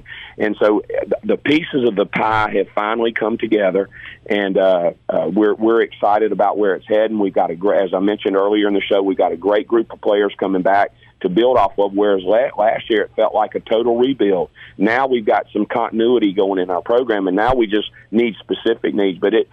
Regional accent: Hattiesburg, Mississippi, United States; Of course, growing up in Hattiesburg, Ben, I could get up, get on that.

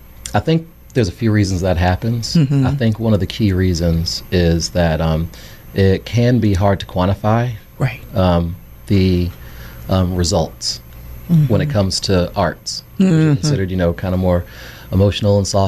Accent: New York, United States; we're from New York, she was always chasing these, like, the latest DJ tracks and the hottest stuff.

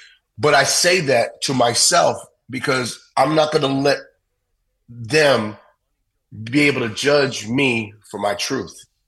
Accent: New York City, New York, United States; But I grew up in New York City, right?

